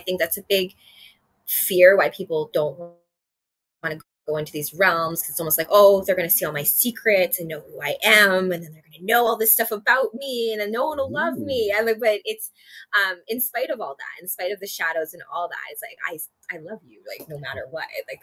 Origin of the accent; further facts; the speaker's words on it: Winnipeg, Manitoba, Canada; now in Toronto, Canada; I'm from Winnipeg, Manitoba. I'm not from Toronto.